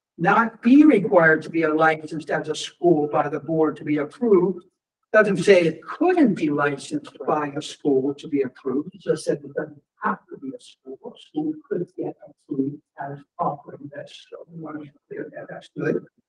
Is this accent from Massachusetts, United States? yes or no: yes; Massachusetts, United States; I'm from Massachusetts. It's 100 hours.